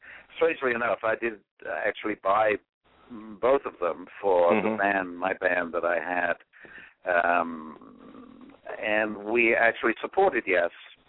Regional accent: England, United Kingdom; moved away as an adult; now in United States; I obviously, as an Englishman, I'd always been intrigued by America and American music

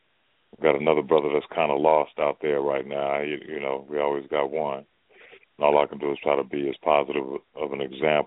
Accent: Hartford, Connecticut, United States; You know, I'm from the Bellevue Square Projects, originally in Hartford, Connecticut. You know, we got guys like Marcus Camby, Mike Adams, you know, that came out of there.

